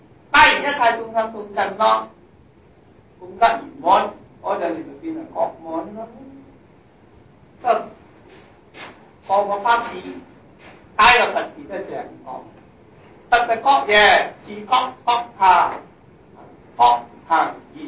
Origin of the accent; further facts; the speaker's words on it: Guangdong, China; 但我哋广东人咧就占咗范人嗰个江啊